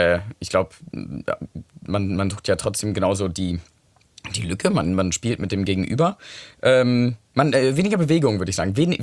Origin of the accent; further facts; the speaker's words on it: United Kingdom; Da dachte ich, oh, ich bin doch Brite, sie ist doch Amerikanerin, was soll denn das?